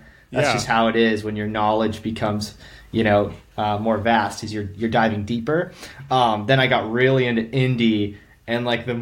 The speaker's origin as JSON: {"language": "English", "region": "Michigan", "country": "United States", "said": "because I'm from Michigan and like, I don't know, that just kind of sounds funny."}